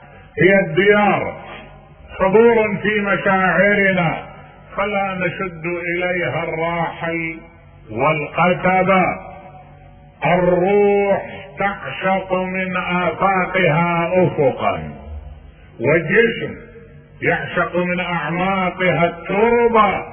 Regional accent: Iraq; واحد انقتل ببا خمرة عندنا بالعراق

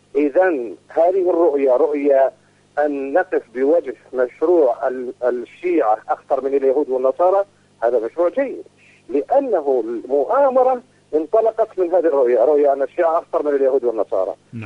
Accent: Iraq; الديون الأمريكان عندنا في العراق

